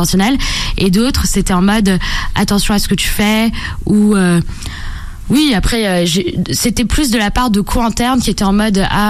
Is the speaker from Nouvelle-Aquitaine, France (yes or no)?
no; Paris, Île-de-France, France; j'ai grandi à Paris, donc c'est vrai que c'est une ville qui est très dynamique, où ça appelle tout le temps.